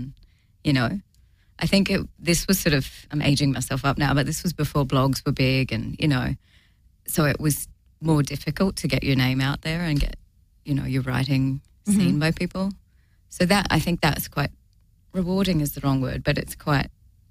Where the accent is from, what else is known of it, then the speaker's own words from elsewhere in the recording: Perth, Western Australia, Australia; moved away as an adult; also born or lived in Sydney; now in United States; I initially left Perth. I'm from Perth on the west coast of Australia. And I initially left Perth and moved to Sydney